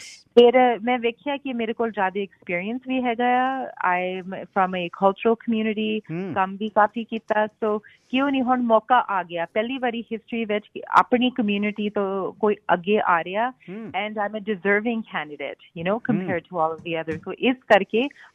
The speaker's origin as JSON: {"language": "Punjabi", "town": "Calgary", "region": "Alberta", "country": "Canada", "tie": "born or raised there", "said": "First of all, ਅਤੇ ਮੇਰਾ ਜਨਮ ਇੱਥੇ ਕੈਲਗਰੀ ਦਾ ਹੈਗਾ, ਕੈਲਗਰੀ ਅਲਬਰਟਾ ਦਾ। ਮੰਮੀ ਡੈਡੀ ਮੇਰੇ ਜਲੰਧਰ ਤੋਂ ਹੈਗੇ ਆ ਅਤੇ ਮੇਰੇ ਸਹੁਰੇ ਚੰਡੀਗੜ੍ਹ ਤੋਂ ਹੈਗੇ ਆ, ਐਂਡ ਮੈਂ ਆਪਣੀ ਸਾਰੀ ਪੜ੍ਹਾਈ ਲਿਖਾਈ ਇੱਥੇ ਕੈਲਗਰੀ ਕੀਤੀ ਸੀ।"}